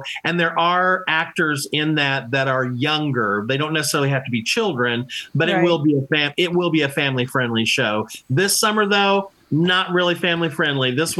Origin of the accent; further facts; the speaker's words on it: Indiana, United States; So I'm from Central Indiana.